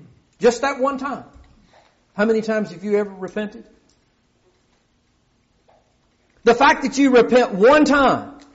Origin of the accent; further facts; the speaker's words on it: Kentucky, United States; But when I grew up in Kentucky, I had relatives that raised hogs.